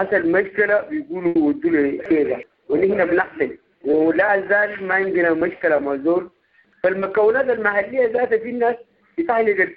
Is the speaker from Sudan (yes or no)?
yes; Sudan; لانه هنا كسودانيين بيان بالامل ده بخوفه